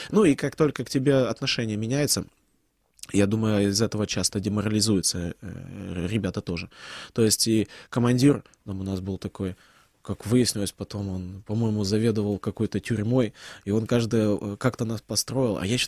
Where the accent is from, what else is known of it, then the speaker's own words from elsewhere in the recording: Yevpatoria, Crimea, Ukraine; Я говорю, ну, из Евпатории. Он говорит, Евпатория, ну, Одесса. Я кажу, ну, Крым.